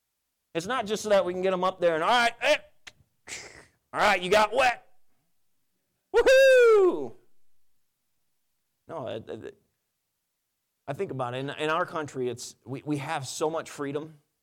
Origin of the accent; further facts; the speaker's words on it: New York, United States; growing up in New York, there's a lot of Roman Catholicism.